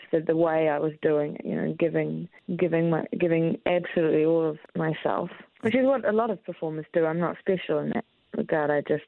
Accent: Christchurch, Canterbury, New Zealand; Well, I'm from Christchurch.

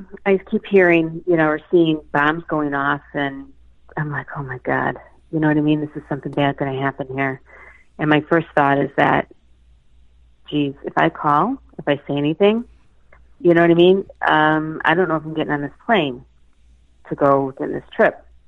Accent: Boston, Massachusetts, United States; obviously I'm from Boston, and you got to remember the Boston Marathon's on, it's always on a school holiday, during that week.

